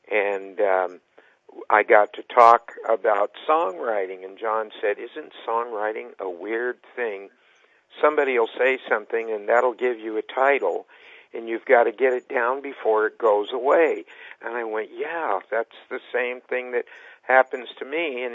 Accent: Kentucky, United States; And when I was little, growing up in Kentucky, I used to go across the railroad tracks to where the black folks lived and sit around and listen to them play Bottleneck Blues.

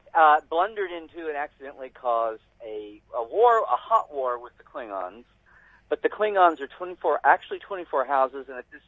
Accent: Oklahoma, United States; But I was born and raised in Oklahoma

